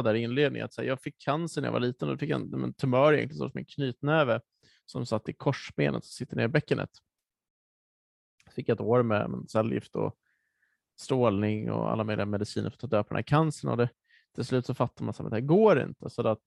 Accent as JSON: {"language": "Swedish", "town": "Nacka", "region": "Stockholm County", "country": "Sweden", "tie": "born or raised there", "said": "Jag är uppvuxen i Nacka utanför Stockholm."}